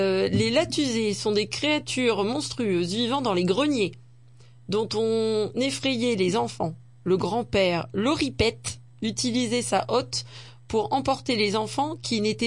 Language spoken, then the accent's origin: French; Hauts-de-France, France; je suis pas du Pas-de-Calais, je suis du Nord.